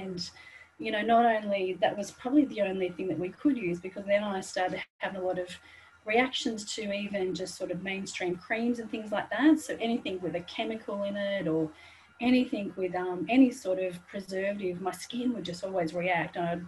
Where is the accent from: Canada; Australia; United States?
Australia; Sydney, New South Wales; So I was born and raised in Sydney. And sort of as I've grown up, I've just continued to move north.